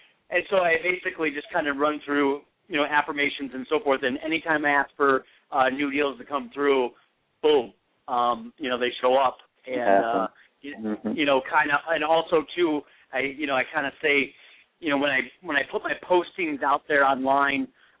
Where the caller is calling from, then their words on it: Michigan, United States; I'm calling from Michigan.